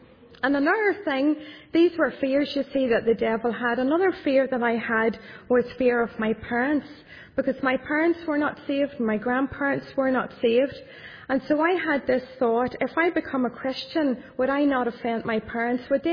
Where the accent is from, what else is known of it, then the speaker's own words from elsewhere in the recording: Caledon, Northern Ireland, United Kingdom; I don't come from the city or anywhere near the city. I come from County Tyrone, and I come from a little village called Caledon, not too far from the Monaghan border or the Armagh County as well. And I grew up in that little village.